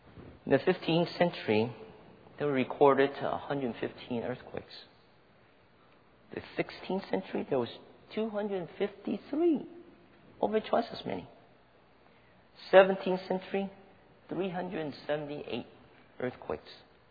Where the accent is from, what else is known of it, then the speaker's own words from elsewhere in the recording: California, United States; I come from California, so every now and then we get the little tremors